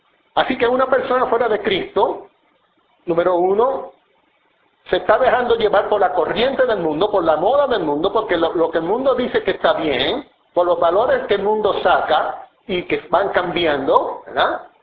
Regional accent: Puerto Rico; decimos que somos puertorriqueños

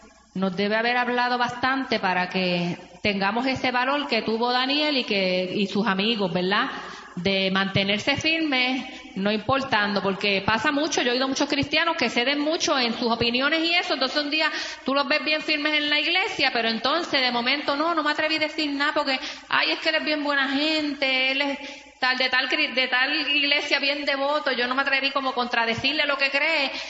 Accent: Puerto Rico; para nosotros como cristianos y mayormente como puertorriqueños

